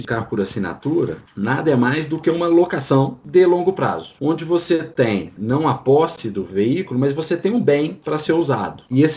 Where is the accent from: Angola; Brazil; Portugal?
Brazil; E hoje, para nós, né, que somos brasileiros, 78% dos carros vendidos no Brasil são financiados.